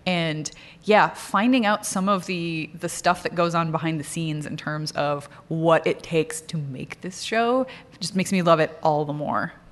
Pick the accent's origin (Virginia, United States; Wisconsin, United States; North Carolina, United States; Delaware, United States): Wisconsin, United States; I come from Wisconsin, so I also have a very deep and powerful relationship with snow.